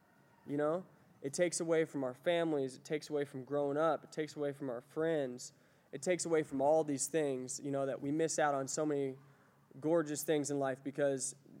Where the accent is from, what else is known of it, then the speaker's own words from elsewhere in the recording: Atlanta, Georgia, United States; moved away as an adult; now in Salt Lake City, United States; I spent all my years growing up in Atlanta, and for whatever reason, my higher power found it necessary for me to come to Salt Lake City.